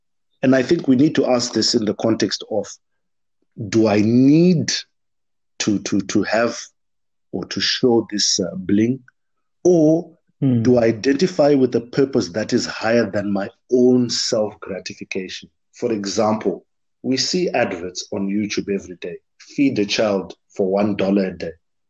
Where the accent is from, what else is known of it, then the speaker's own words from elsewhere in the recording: Zimbabwe; you're from Malawi, I'm from Zimbabwe.